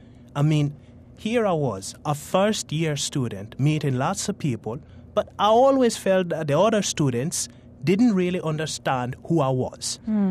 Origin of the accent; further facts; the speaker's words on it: St. Vincent & Grenadines; I wasn't aware of my accent until I came here. Obviously, growing up in St. Vincent, no one told me I had an accent because we all spoke the same.